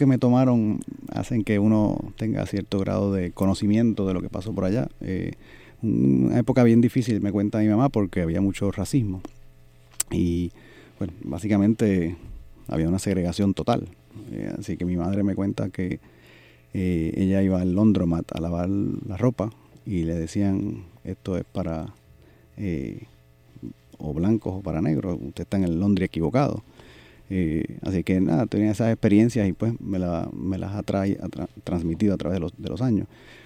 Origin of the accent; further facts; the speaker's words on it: Santurce, Puerto Rico; Pues yo nací en Santurce en el 1963.